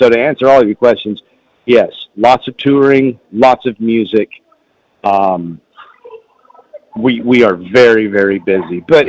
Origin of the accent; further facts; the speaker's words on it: Texas, United States; I am from Texas, but my mother's whole side is from Oklahoma, and we, you know, so close enough.